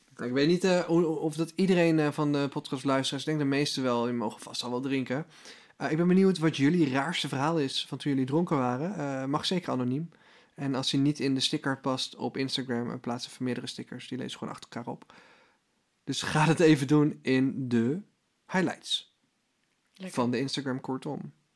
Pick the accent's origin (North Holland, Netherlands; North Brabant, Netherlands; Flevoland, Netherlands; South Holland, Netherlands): North Brabant, Netherlands; Drunen; Op een gegeven moment was ik gewoon opgegroeid in de buurt van het Land van Ooit. Ik kom uit Drunen, een dorp in Brabant.